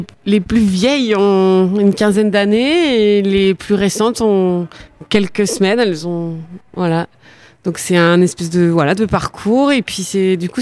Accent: Geneva, Switzerland; j'ai grandi à Genève.

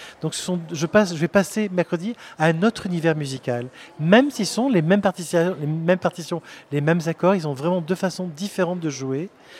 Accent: Marseille, Provence-Alpes-Côte d'Azur, France; quand j'étais enfant que j'aimais chanter, danser dans les cours de récréation à Marseille. Puisque je suis marseillais

